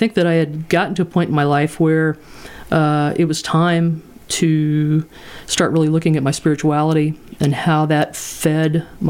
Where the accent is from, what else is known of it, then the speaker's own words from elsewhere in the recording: Indiana, United States; and we were in Greene County. I grew up in Greene County, and so we were here every weekend